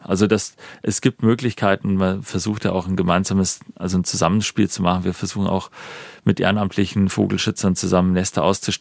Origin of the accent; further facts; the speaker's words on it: Bavaria, Germany; ich bin aus dem Landkreis Landshut, aus dem südlichen Landkreis Beuffelsbiburg, auch wenn man es nicht hört